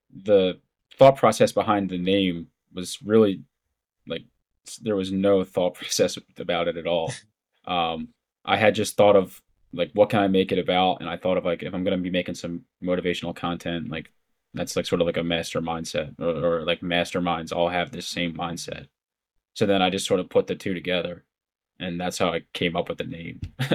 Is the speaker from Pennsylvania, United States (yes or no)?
yes; Philadelphia, Pennsylvania, United States; Like I said, I'm from Philly, so a huge Phillies fan.